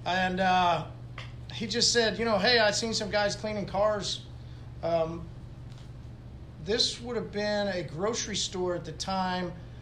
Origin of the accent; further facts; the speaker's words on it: Tulsa, Oklahoma, United States; I grew up here in Tulsa. I grew up in a very conservative Southern Baptist home.